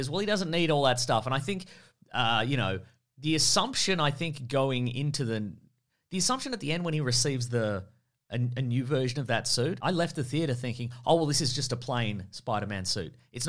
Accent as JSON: {"language": "English", "country": "United Kingdom", "said": "I'm not equipped to deal with this. I'm British."}